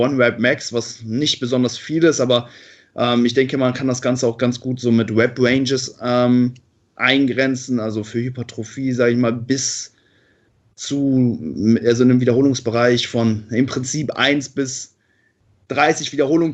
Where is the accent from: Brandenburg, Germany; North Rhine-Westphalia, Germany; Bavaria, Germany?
North Rhine-Westphalia, Germany; Cologne; Und du kommst aus Oberhausen, ich komme aus Köln, ist relativ nah beieinander.